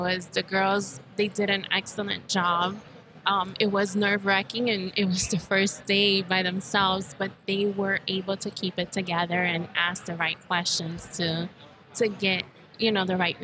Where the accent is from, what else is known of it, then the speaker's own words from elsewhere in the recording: Puerto Rico; And I'm from Puerto Rico.